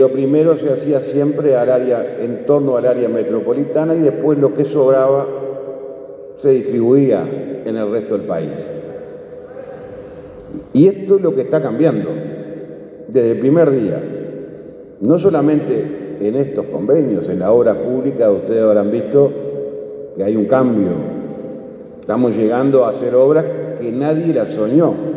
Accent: Capurro, San José, Uruguay; Yo en mi pueblo donde vivo, que es un pueblito muy chiquito allá en Ruta 11, somos muy poquitos, vivimos 800 personas, fue donde nací, un pueblito se llama Capurro, al lado de la colonia Chepare.

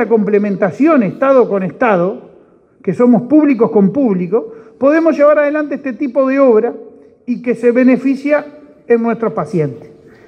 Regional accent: Uruguay; Porque soy uruguayo. Porque soy uruguayo

